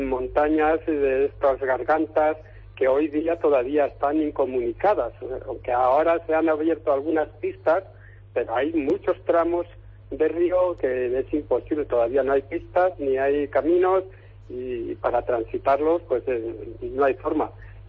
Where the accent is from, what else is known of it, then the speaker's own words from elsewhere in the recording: Zaorejas, Castilla-La Mancha, Spain; Yo soy de Zaorejas.